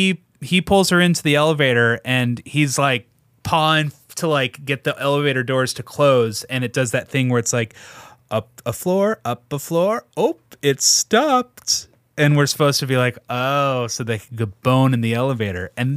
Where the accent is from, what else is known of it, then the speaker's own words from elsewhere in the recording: Portland, United States; we're from Portland and I haven't quite encountered completely naked people in Portland